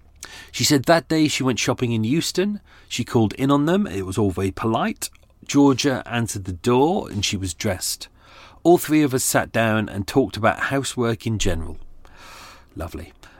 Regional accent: Cyprus; And we talked together because we're both from Cyprus.

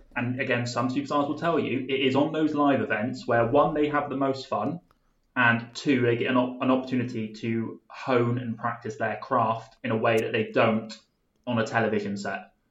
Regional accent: South West England, United Kingdom; we grew up in Somerset

